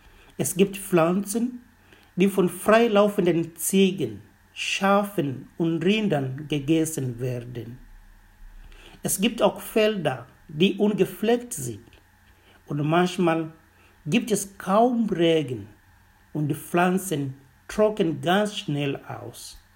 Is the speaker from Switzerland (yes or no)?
no; Kilimanjaro, Tanzania; Ich bin in einem Dorf am Fuß des Kilimanjaros geboren und aufgewachsen.